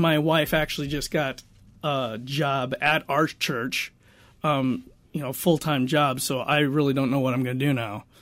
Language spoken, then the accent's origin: English; South Dakota, United States; I grew up in South Dakota. I never really knew my grandparents, my cousins, my uncles and aunts.